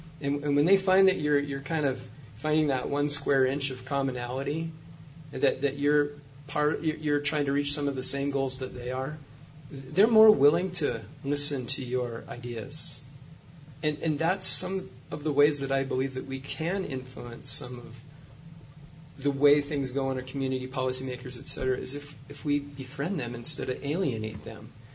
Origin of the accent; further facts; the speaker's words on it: Helena, Montana, United States; as growing up in Helena, we know that decisions are made in the gates of the city. So Helena being the gate to the state of Montana